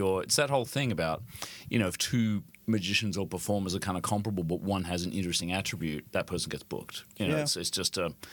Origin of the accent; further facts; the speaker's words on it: Australia; accent: mild hybrid Australian-British; I grew up in Australia, my dad's Australian, but my mum is actually British.